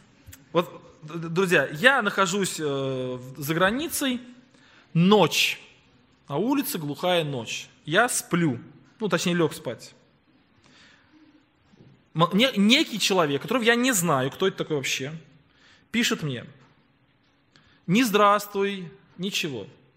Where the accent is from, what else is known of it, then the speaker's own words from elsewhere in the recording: Tolyatti, Samara Oblast, Russia; born there; Это родной город моей семьи. Я сам родился в Тольятти, вся моя семья родилась в Нижнем Новгороде.